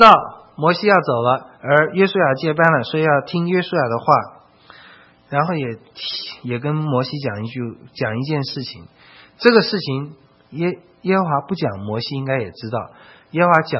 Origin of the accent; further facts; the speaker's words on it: China; 如果我们中国人来讲呢，死，其实中国人非常怕死